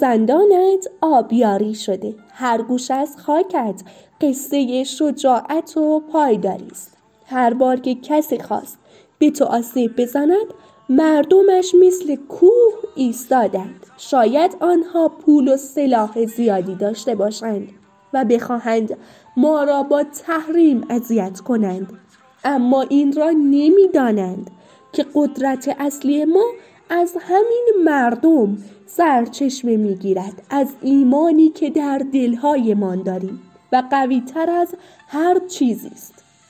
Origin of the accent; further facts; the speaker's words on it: Iran; ما ایرانی هستیم و ایران همیشه سربلند